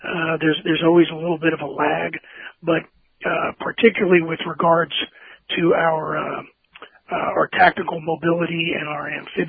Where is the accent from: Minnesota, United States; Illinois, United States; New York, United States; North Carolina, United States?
New York, United States; Brooklyn; Born and raised in New York City, Brooklyn, New York, and went to school upstate New York in the in the land of lake effect snow